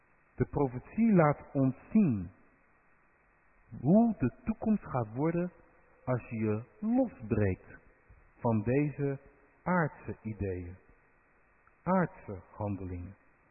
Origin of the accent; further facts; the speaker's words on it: Rotterdam, South Holland, Netherlands; Ik ben namelijk opgegroeid in de stad, ik kom uit Rotterdam